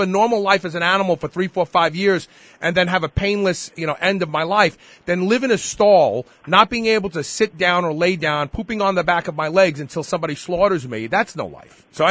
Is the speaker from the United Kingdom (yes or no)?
no; New York, United States; I'm from New York originally, and I spent a lot of time in upstate New York, in north of the Catskill region, up in Schoharie County, and even as far north as the Adirondack region in the past.